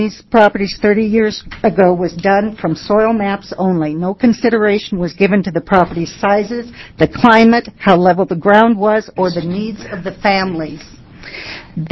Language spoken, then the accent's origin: English; Parkdale, Oregon, United States; from Parkdale, Oregon, and I represent the silent citizens of Oregon.